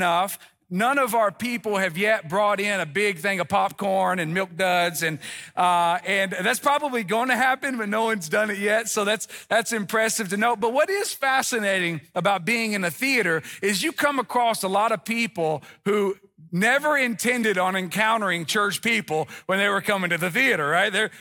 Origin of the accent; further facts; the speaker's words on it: Tennessee, United States; now in South Florida, United States; I am in South Florida now, and I don't have an Australian accent, but in South Florida, my accent stands out, right? And I was asked at the beach not long ago, what part of Europe are you from? The Tennessee part, right?